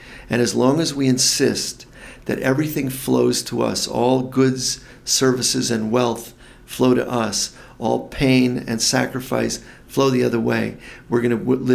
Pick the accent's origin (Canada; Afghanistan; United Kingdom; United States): United States; And we as American citizens should know that and resist it.